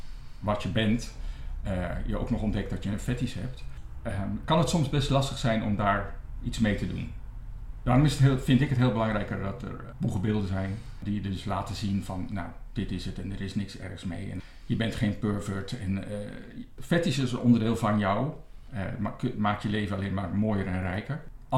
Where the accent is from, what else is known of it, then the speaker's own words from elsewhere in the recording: Gorinchem, South Holland, Netherlands; Ik kom niet uit Amsterdam. Ik kom uit Gorinchem. Een prima plaats om te wonen.